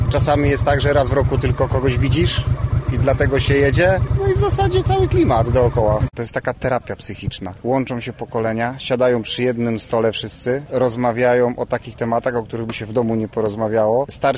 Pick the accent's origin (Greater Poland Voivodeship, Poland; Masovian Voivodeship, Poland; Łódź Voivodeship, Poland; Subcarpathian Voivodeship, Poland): Łódź Voivodeship, Poland; Zapolice; Z Zapolic.